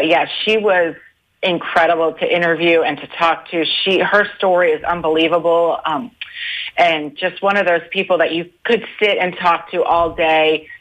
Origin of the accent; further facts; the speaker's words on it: Florida, United States; I grew up in Florida, and of course, you know, if you grew up in Florida, you remember the shuttle program and going to NASA on school field trips and experiencing all that.